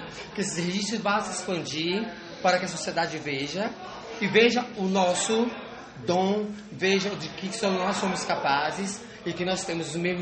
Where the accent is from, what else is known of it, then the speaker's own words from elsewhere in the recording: Salvador, Bahia, Brazil; Não, sou de Salvador.